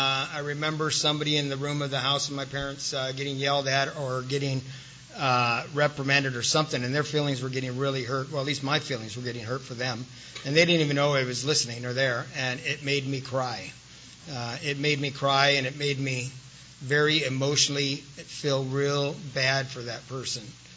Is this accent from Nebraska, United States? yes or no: no; San Diego, California, United States; I grew up right here in San Carlos. Matter of fact, we used to come over here to Allied Gardens all the time